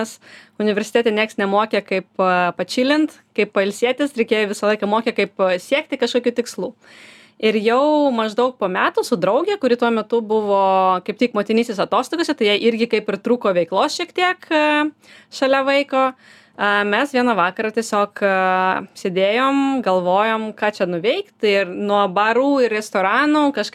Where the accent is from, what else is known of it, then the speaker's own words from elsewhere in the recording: Latvia; now in Vilnius, Lithuania; Taip, aš pati esu iš Latvijos ir atvažiavau į Vilnių dirbti čia finansų analitikę investiciniam fonde ir dirbau 5 metus.